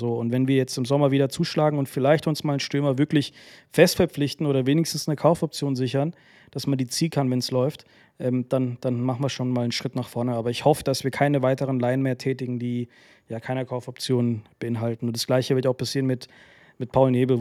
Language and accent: German; Croatia; Für mich natürlich als Kroate ganz spannend, den weiter zu verfolgen.